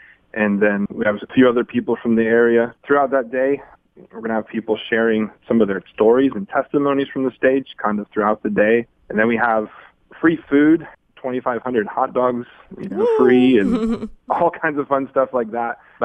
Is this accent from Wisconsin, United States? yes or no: yes; La Crosse, Wisconsin, United States; I grew up here in the La Crosse area, and I grew up hearing about Jesus, went to church with my family as a young kid.